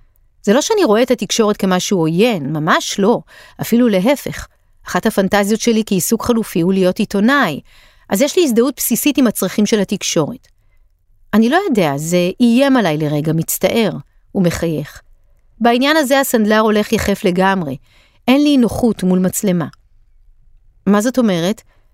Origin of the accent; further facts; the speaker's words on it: Tayibe, Central District, Israel; now in Tel Aviv, Israel; אני ערבי מטייבה, וזאת זהות שאני מחובר אליה לגמרי. מצד שני אני ישראלי תל אביבי, וגם זאת זהות שאני מחובר אליה לחלוטין.